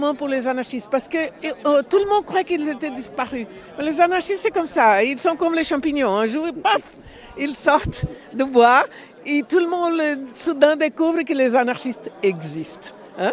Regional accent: Brazil; now in Brussels, Belgium; Je suis brésilienne et j'habite à Bruxelles.

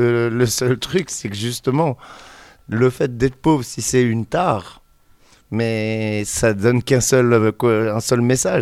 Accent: France; Moi, en tant que Français sans permis sur Genève

